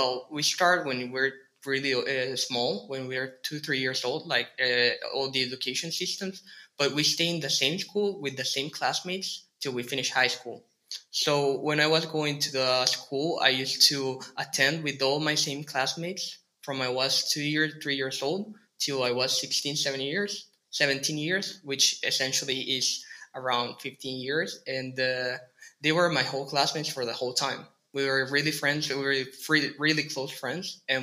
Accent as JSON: {"language": "English", "town": "San Pedro Sula", "region": "Cortés", "country": "Honduras", "second_language": "English", "lives_now": "Italy", "said": "I'm from San Pedro Sula, Honduras, and I'm currently attending the third year of Business and Economics at Clave"}